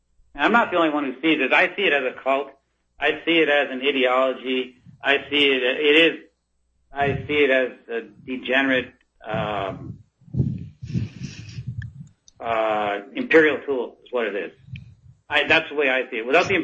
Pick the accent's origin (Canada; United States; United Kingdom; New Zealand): Canada; I'm Canadian